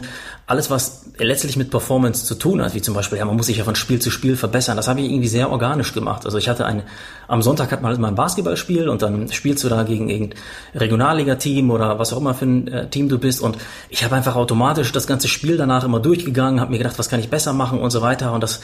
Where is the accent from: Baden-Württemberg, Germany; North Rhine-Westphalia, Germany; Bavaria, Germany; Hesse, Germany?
North Rhine-Westphalia, Germany; Paderborn; wir hatten damals einen Park in Paderborn, war das, wo ich aufgewachsen bin.